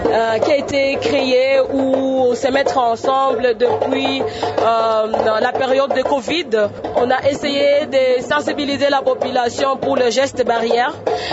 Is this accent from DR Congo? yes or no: yes; DR Congo; en tant que Congolaise ou Congolais